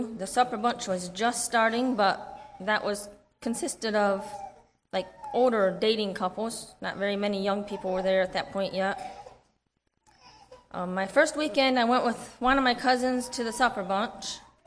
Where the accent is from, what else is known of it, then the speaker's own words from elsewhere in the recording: Grayville, Indiana, United States; I grew up in Grayville, Indiana. … I was the oldest of 9 children.